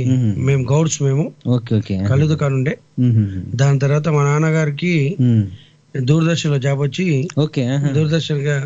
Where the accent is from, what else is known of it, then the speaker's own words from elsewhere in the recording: Hyderabad, Telangana, India; born there; నేను పుట్టింది హైదరాబాద్ అండి. అమ్మమ్మ వాళ్ళు ఉండేది కూడా మా అమీర్పేట.